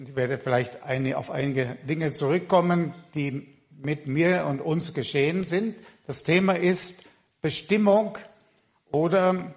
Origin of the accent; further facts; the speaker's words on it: Germany; also born or lived in Poland; ich komme aus Deutschland. Ich bin im Osten, was heute Polen ist, geboren, wurde vertrieben, wurde Flüchtling.